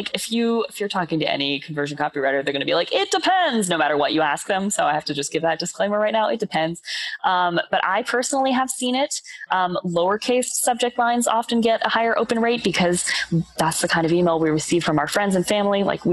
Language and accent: English; New Orleans, Louisiana, United States; New Orleans.